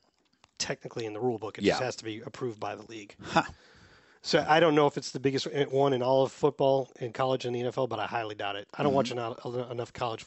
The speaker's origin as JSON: {"language": "English", "town": "St. Louis", "region": "Missouri", "country": "United States", "said": "That's because I came from St. Louis."}